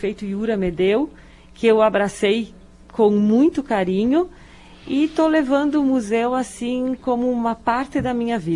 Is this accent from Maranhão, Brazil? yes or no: no; Marau, Rio Grande do Sul, Brazil; Marau sempre foi a minha cidade, é a minha terra natal, aonde eu constituí família, aonde eu criei meu filho e aonde eu tenho muito orgulho de dizer que eu sou de Marau